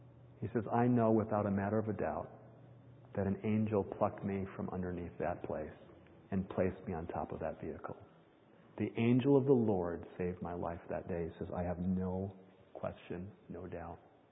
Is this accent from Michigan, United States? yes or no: yes; Michigan, United States; But he grew up across the block from where I grew up, across the farm from where I grew up in Michigan.